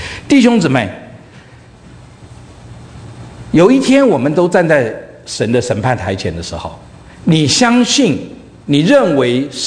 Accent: Fujian, China; 天涯海角，你从四川来，我从福建来

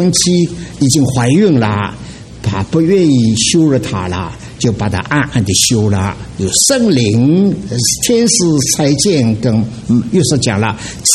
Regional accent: China; 所以弟兄姊妹，你知道我们中国人许多的习惯和犹太人很像，名字有他的意思的啊。

